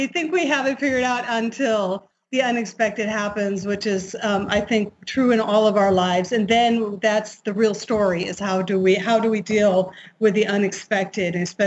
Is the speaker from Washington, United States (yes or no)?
no; Connecticut, United States; moved away as an adult; also born or lived in Spain; Yes, I am originally from New England, from Connecticut.